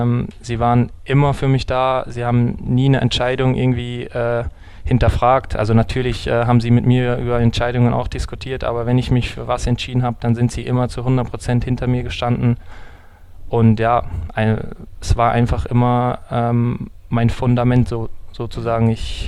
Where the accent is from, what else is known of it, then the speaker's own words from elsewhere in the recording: Aarau, Aargau, Switzerland; ich fühle mich natürlich mehr als Schweizer, weil ich dort aufgewachsen bin